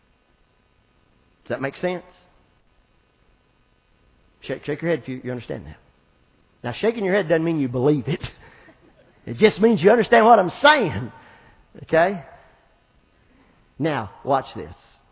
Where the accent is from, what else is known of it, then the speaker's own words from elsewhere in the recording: Scotland, United Kingdom; We're Scottish. In Scotland, during a leap year, the woman can ask the man to marry them.